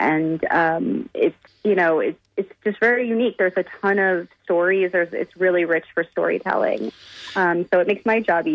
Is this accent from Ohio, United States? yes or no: yes; Cleveland, Ohio, United States; I grew up in Cleveland, and my dad was a huge Cleveland sports fan.